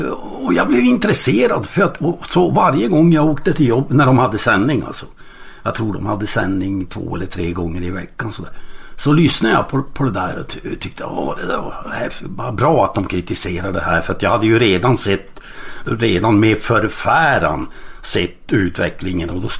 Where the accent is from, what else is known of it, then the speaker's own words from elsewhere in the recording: Boden, Norrbotten County, Sweden; när jag kom till Stockholm här uppifrån Boden, där det fanns ju inte en utlänning på kartan ens en gång